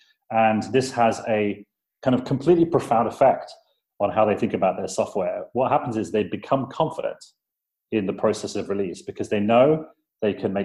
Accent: United Kingdom; You may notice from my accent that I'm British, but I actually do sometimes come to the States.

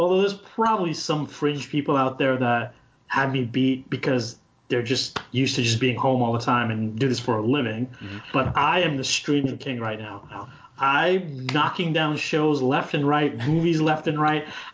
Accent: India; Indian girl because I have to support my Indian people.

